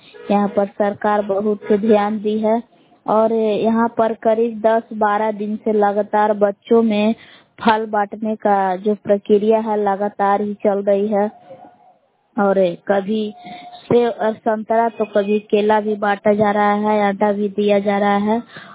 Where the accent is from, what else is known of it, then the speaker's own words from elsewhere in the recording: Bihar, India; ग्राम बलान जिला कैमूर भगवान की निवासी हूँ।